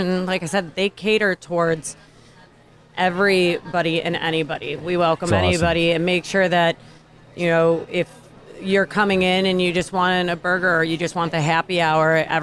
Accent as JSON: {"language": "English", "town": "Cleveland", "region": "Ohio", "country": "United States", "said": "I am from Cleveland, Ohio."}